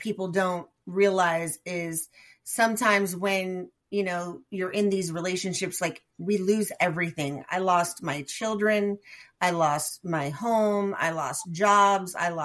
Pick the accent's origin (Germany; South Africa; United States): United States; Sacramento, California; also born or lived in Bay Area; So I was born in the Bay Area, but I was raised in Sacramento and lived there until the relationship ended